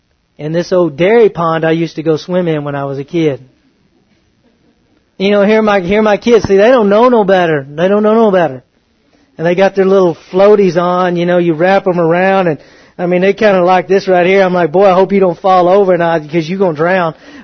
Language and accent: English; Texas, United States; I'm a country boy, man. I'm from East Texas.